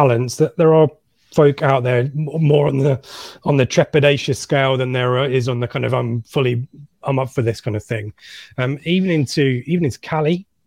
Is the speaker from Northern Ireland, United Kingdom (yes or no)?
yes; Northern Ireland, United Kingdom; accent: Northern Irish; My Northern Irish accent, I can only say one word with a Northern Irish